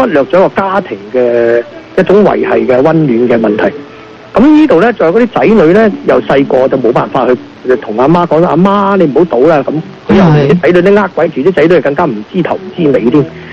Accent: Guangdong, China; 咁我哋广东人咧就形容啲咁窄嘅叫咩咧？

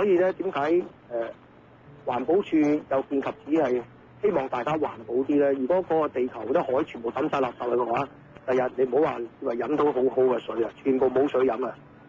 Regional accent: China; 我哋中國人咧就十二個生肖嚇，咁係好正常嘅嘢

